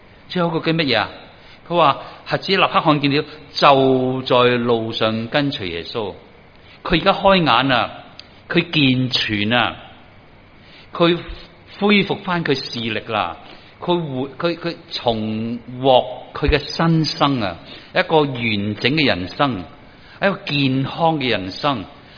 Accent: China

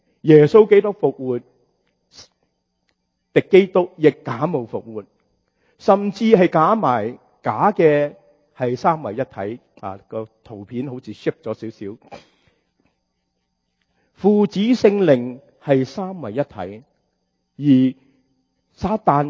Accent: China; 所以佢哋每隔幾年就要有一個闰月，好似我哋中國人一模一樣

